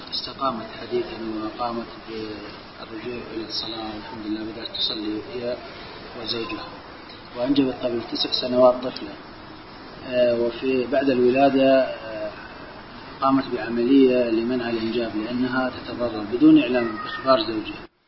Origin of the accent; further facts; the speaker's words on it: Iraq; يا شيخ، عندنا في العراق يشغبون على قواعد الجرح والتعديل